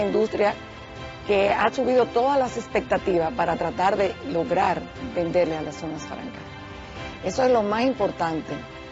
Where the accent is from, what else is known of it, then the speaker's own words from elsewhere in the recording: Dominican Republic; soy empresaria dominicana de origen libanés.